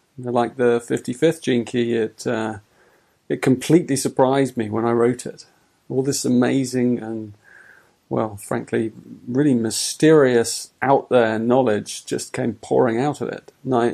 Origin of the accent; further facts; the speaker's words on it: England, United Kingdom; You've got to remember I'm English, so we always blame the weather over here.